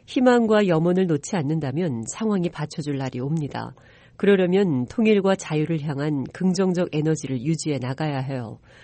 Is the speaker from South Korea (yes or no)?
no; Germany; 제가 단지 관찰자로서 이런 이야기를 하는 게 아닙니다. 독일에서 태어나 자란 사람이라서 자신 있게 강조할 수 있어요.